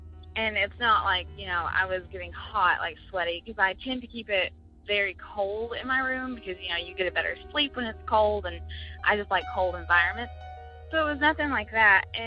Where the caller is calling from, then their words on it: Kentucky, United States; I'm calling from Kentucky.